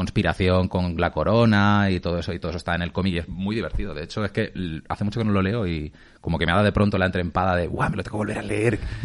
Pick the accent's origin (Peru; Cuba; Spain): Spain; Puertollano, Castilla-La Mancha; Cuando baje a Puerto Llano, a mi pueblo